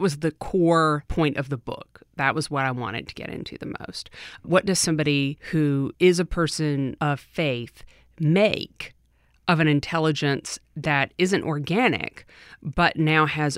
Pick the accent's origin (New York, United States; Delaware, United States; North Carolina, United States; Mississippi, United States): Mississippi, United States; now in New Orleans, United States; My New Orleans story, I grew up in Mississippi, but I always had family down here. So we visited very frequently, and then I moved down here in 1993 to go to Tulane Law.